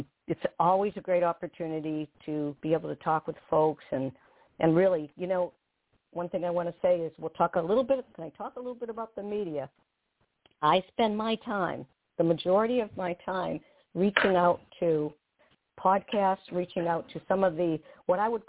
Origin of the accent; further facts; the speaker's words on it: New England, United States; One thing, you know, it's we're from New England, and people always tell us to slow down.